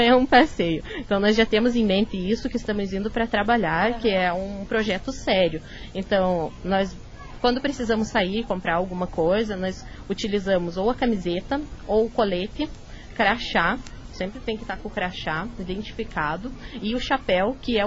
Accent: Cruz Machado, Paraná, Brazil; also born or lived in Pinhão; Bom, na verdade eu nasci no Pinhão, Paraná, mas eu moro a minha vida toda em Cruz Machado.

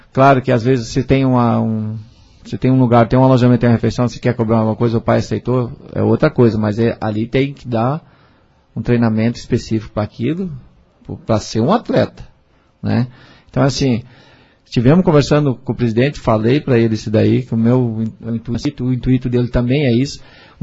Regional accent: Cascavel, Paraná, Brazil; lá em Cascavel, eu sou de Cascavel mesmo

